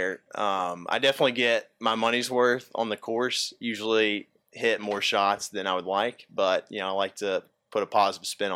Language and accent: English; Alabama, United States; You know, growing up in Alabama, pro sports aren't really a thing